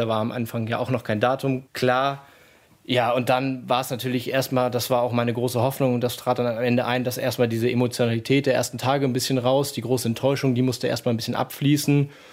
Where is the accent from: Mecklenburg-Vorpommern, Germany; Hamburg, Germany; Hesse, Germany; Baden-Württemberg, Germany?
Hamburg, Germany; Und dann wollte ich zurück nach Hamburg gehen, in meine Heimatstadt